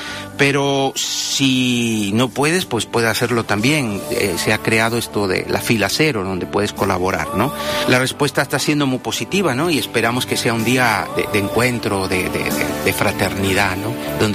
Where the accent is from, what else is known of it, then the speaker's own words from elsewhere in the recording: Córdoba, Andalusia, Spain; moved away as an adult; now in Ecuador; Me fui muy joven, a los 20 y tantos me fui allá y realmente vivo allá y soy español, cordobés, pero me siento también un ecuatoriano más